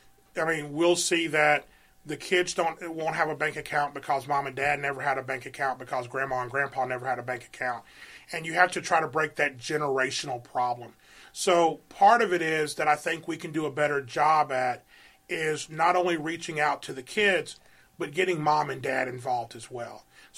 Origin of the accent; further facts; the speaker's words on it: Mississippi, United States; I came from Mississippi in college.